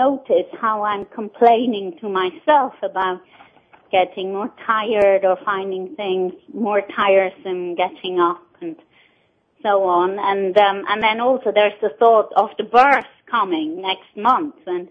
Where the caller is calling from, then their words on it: London, United Kingdom; I'm calling from London.